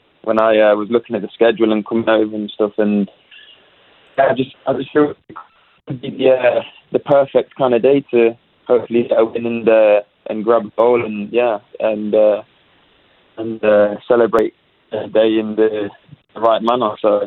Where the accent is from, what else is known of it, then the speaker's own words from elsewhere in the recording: Leicester, East Midlands, United Kingdom; I'm from Leicester, so I'm a big Leicester City fan. Obviously, I was growing up there with the academy